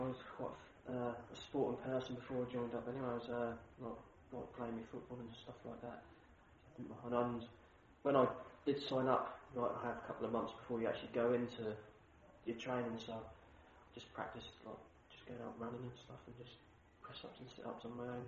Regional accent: Ipswich, East of England, United Kingdom; born there; I was born in Ipswich, in 1991 in Ipswich Hospital.

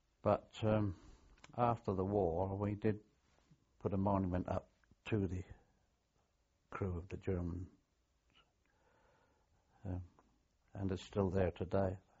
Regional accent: King's Somborne, South East England, United Kingdom; No, I came from King Somborne in Hampshire.

